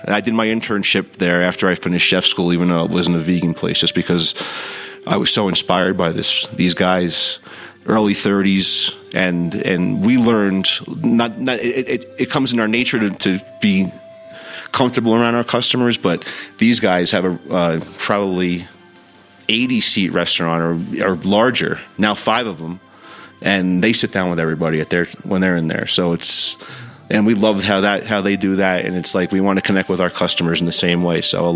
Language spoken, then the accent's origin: English; New Jersey, United States; also born or lived in New York; just being born and raised in New Jersey, New York, my whole life, you just think that New York City is the center of the universe